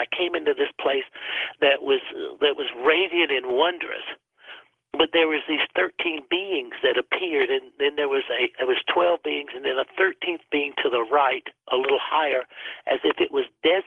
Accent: the South, United States; because we're from the South

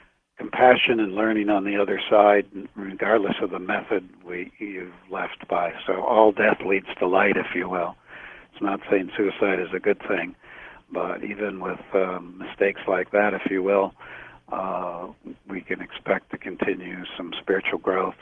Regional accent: New York, United States; I was raised near the New York area

